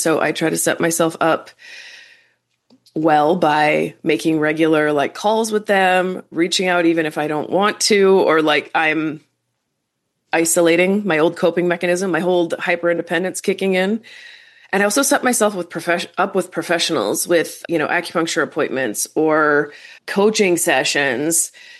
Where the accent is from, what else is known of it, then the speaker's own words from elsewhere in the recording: Minnesota, United States; I do not like winter. I grew up in Minnesota. I moved away to sunny places for a lot of years, and now I'm back because I love my family and I want to spend time with them.